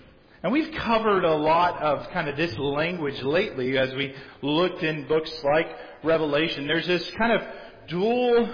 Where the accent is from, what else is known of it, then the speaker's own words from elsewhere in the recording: San Diego, California, United States; Growing up in San Diego, you could often tell who the tourists were.